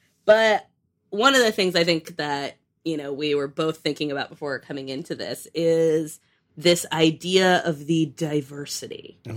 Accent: Massachusetts, United States; And I'm from Western Massachusetts.

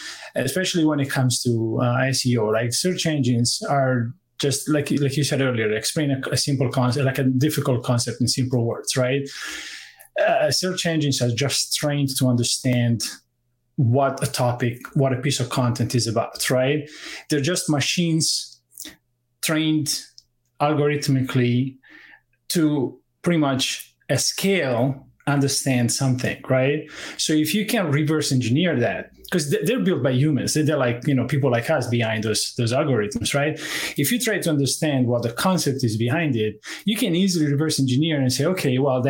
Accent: Toronto, Ontario, Canada; also born or lived in Italy; for those of you that don't know me. And I've been in the, like Norm, I'm from Toronto as well. Born in Italy, moved here about 12 years ago.

